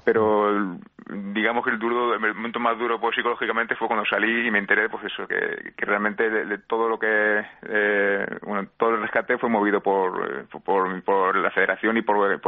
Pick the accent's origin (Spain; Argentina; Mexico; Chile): Spain; Pues ahora casi me siento más peruano que español